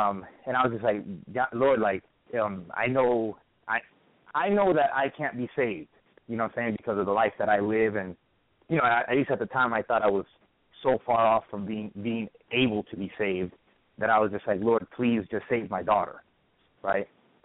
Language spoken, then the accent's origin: English; Miami, Florida, United States; now in Columbus, United States; I am from Miami, Florida, but I live in Columbus, Georgia.